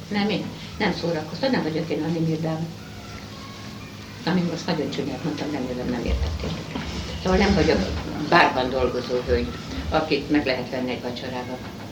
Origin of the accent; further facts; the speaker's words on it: Debrecen, Hajdú-Bihar, Hungary; moved away as an adult; now in Budapest, Hungary; hozzámentem egy pesti emberhez, feleségül, Pesten maradtam, oda kötött az új család, de tessenek megérteni, hogy Debreceni vagyok